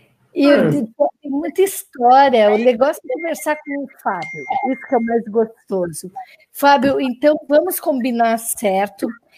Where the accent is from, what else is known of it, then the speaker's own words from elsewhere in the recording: Novo Hamburgo, Rio Grande do Sul, Brazil; Uma coisa interessante, eles são meus conterrâneos. São de Novo Hamburgo, da cidade que eu sou lá do Rio Grande do Sul.